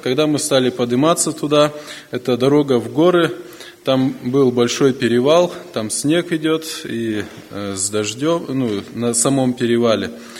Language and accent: Russian; Kadzhi-Say, Issyk-Kul Region, Kyrgyzstan; Я из Кыргызстана, с Иссык-Кульской области, южный берег Иссык-Куля, поселок Каджысай.